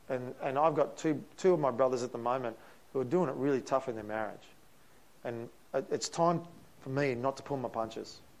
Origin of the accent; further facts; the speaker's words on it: Australia; this is where we're really slack as Aussie blokes